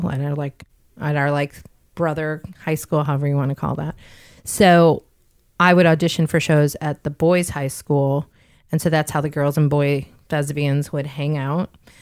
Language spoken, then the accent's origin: English; Chicago, Illinois, United States; I'm from Chicago originally. I told you a little bit about my mom and dad. My dad was much older than my mom.